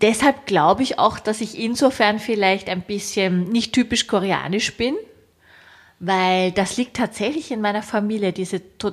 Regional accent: Vienna, Austria; ich bin ja doch in Wien aufgewachsen

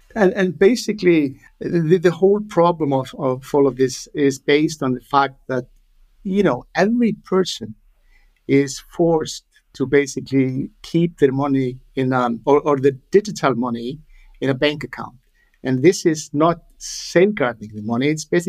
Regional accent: Iceland; English is a second language; also born or lived in Denmark / United States; I'm Icelandic, born and raised in Iceland, educated in Iceland, Denmark, in the U.S. I've lived in U.S., in Hamburg, in San Francisco, in New York for 10 years.

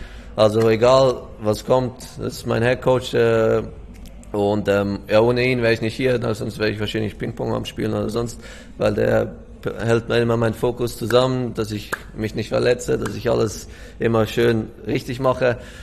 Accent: Switzerland; ich komme aus der Schweiz, wo wir sehr französisch reden. Ich selber eigentlich nicht

